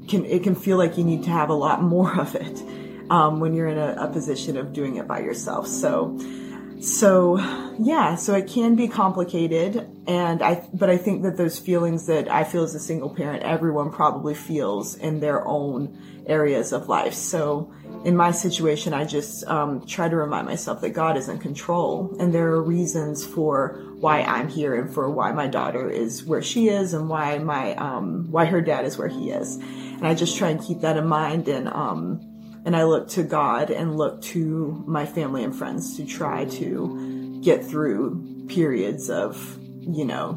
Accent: the South, United States; I'm from the South. I'm from a small rural area.

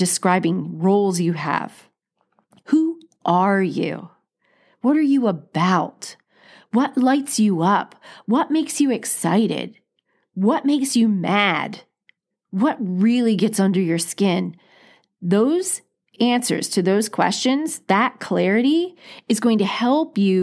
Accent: East Coast, United States; now in Seattle, United States; I'm from the East Coast and I think it might be Jewish.

